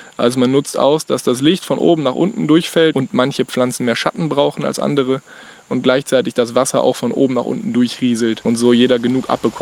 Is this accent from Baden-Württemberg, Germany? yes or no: no; Cologne, North Rhine-Westphalia, Germany; now in Brazil; ich komme ursprünglich aus Köln, lebe aber seit einigen Jahren in Brasilien, bin halber Brasilianer, halber Deutscher